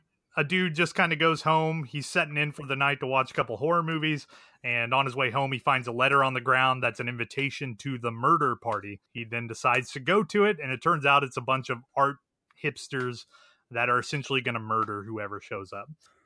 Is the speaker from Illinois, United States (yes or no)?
no; Missouri, United States; You know what? I'm from Missouri, so I'm set back.